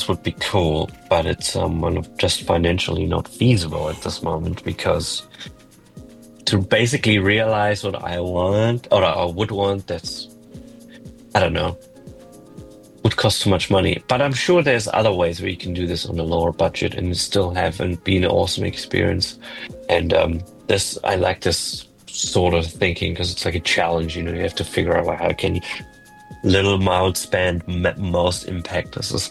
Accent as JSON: {"language": "English", "country": "Germany", "second_language": "English", "moved": "yes", "lives_now": "New Zealand", "said": "I'm from Germany. I moved here 10 years ago"}